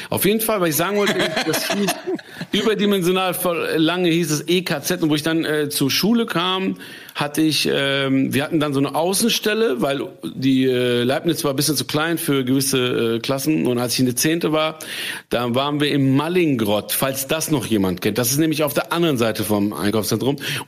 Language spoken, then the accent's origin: German; Essen, North Rhine-Westphalia, Germany; Ich bin Essener. Ich bin ja aus Essen ja. City.